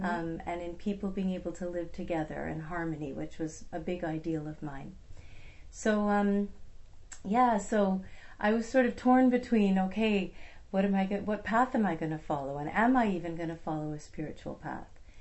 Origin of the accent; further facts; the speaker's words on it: Montreal, Quebec, Canada; I grew up in Montreal, and I graduated from high school and got accepted to an international school out here on Vancouver Island.